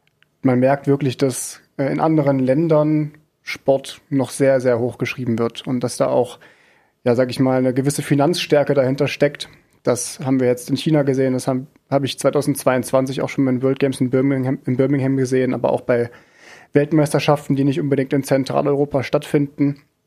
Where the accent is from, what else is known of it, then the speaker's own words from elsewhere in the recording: Weimar, Thuringia, Germany; born there; ich bin 24 Jahre alt, ich komme gebürtig aus Weimar